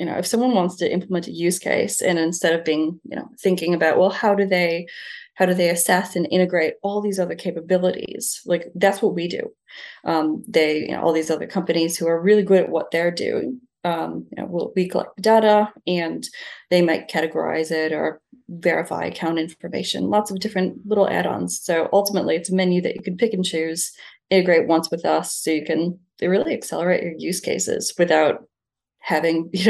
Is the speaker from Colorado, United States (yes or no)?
no; Niagara Falls, New York, United States; Yeah, so I'm from Niagara Falls in the US.